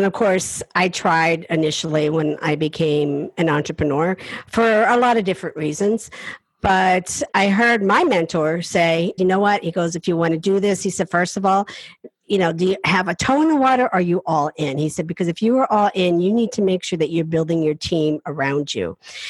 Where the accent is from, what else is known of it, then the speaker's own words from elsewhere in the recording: Appalachia, United States; I am not afraid. I come from the Appalachian Mountains. I'm a hillbilly. I'll admit it.